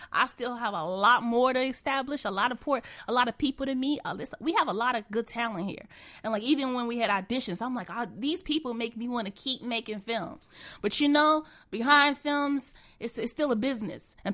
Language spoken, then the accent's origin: English; Inglewood, California, United States; Well, I was born and raised in Inglewood all my life. My family, they still live in the Inglewood community.